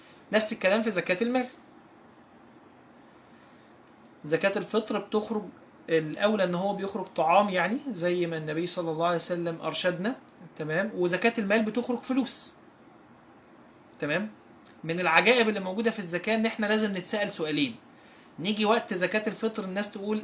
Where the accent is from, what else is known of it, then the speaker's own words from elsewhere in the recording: Morocco; انا من المغرب واحنا عندنا ليلة 26، احنا كده.